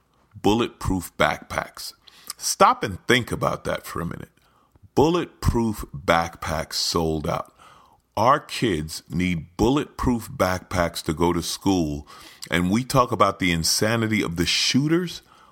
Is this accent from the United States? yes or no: yes; New York City, New York, United States; Honestly, I grew up in New York City, okay? And some of people would say New York, ooh, dangerous, this or that.